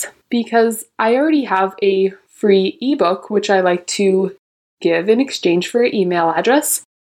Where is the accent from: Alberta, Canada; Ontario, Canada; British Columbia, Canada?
Alberta, Canada; I'm 20 years old and I'm from Alberta, Canada.